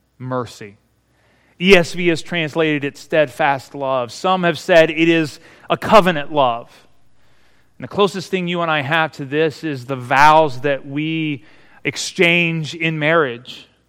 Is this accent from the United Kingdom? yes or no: no; Marysville, Ohio, United States; There's an old theater in my hometown of Marysville, Ohio